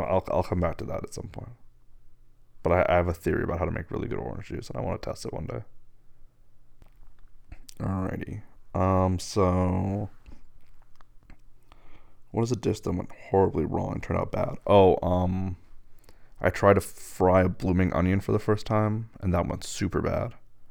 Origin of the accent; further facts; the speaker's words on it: United States; I'm from the United States, from America.